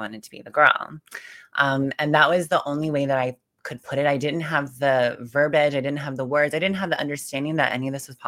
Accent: White Bear Lake, Minnesota, United States; Oh my God. I was born in St. Paul, Minnesota.

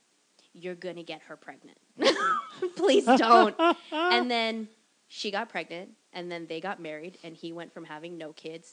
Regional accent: Arizona, United States; born there; No, I was born in Arizona.

